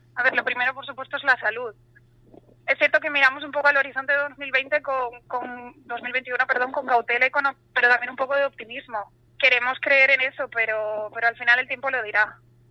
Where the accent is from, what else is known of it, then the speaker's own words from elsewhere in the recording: Valencian Community, Spain; nosotros seguimos siendo valencianas, nos gusta vestirnos